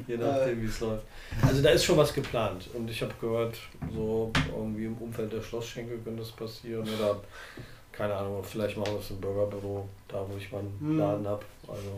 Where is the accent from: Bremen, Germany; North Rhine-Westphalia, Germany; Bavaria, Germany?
North Rhine-Westphalia, Germany; Ich komme ja aus dem Rheinland.